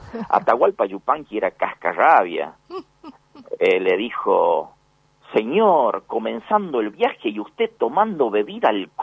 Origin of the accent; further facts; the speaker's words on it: Vinchina, La Rioja, Argentina; 70 kilómetros de Vinchina, mi pueblo, en el oeste riojano.